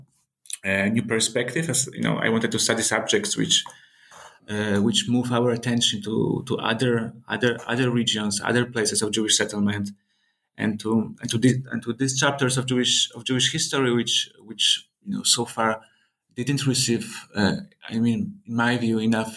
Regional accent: Poland; growing up in Poland

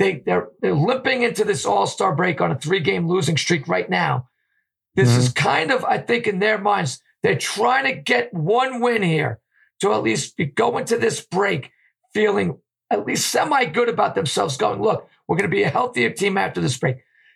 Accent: New York City, New York, United States; Well, I'm going to stick with my hometown Knicks out.

